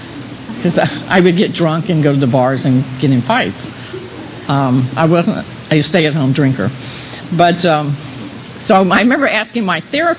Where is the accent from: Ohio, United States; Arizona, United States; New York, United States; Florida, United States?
Florida, United States; Lakeland; I'm from Lakeland, but I got sober in Tampa.